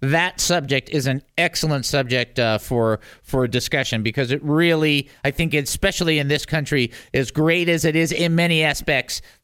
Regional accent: United States; And at that point, I remember as an American thinking, you know, you can't just keep picking on us.

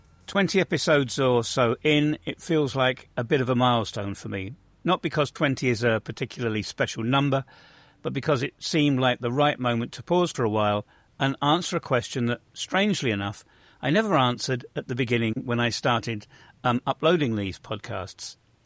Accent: England, United Kingdom; now in Bosnia and Herzegovina; I'm English. But Bosnia and Herzegovina has become my home. I suppose that puts me somewhere in between, and that's why I call myself an in-betweener.

